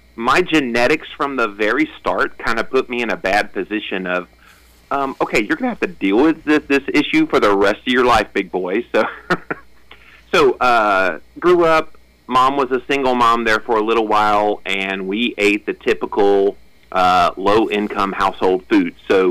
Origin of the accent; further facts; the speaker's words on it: Florida, United States; also born or lived in Tennessee; I was born in Tennessee, and my mom decides to divorce my dad when I was like 1 and a half and then moves to Florida.